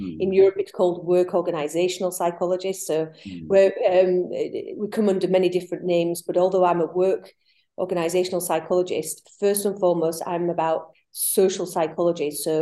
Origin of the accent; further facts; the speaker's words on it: Yorkshire and the Humber, United Kingdom; I'm actually from Yorkshire, the north of England, and I was born in a small village where I felt different because my mother was German